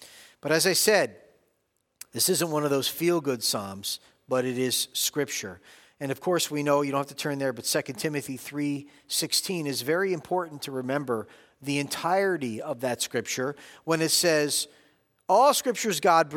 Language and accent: English; United States; Because I'm an American.